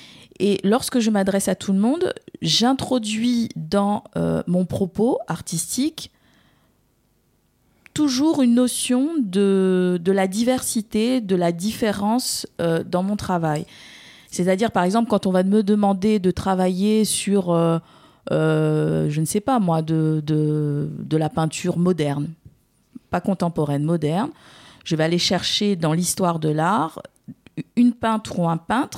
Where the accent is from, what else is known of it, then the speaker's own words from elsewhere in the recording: Guadeloupe; Parce que je suis guadeloupéenne, donc je n'aurai pas de crédibilité